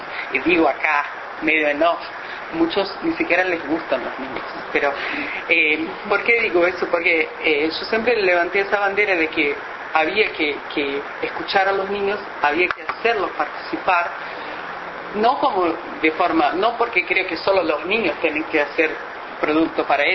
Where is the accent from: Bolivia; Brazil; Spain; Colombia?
Brazil; now in Uruguay; Yo soy brasileña, en Brasil también, y acá en Uruguay.